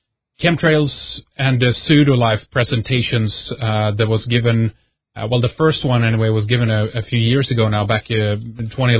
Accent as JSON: {"language": "English", "country": "Sweden", "said": "from Sweden"}